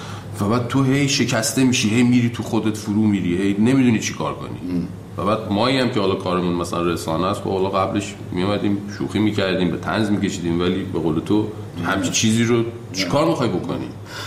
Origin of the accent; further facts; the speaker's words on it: Iran; moved away as an adult; ما که خارج از ایرانیم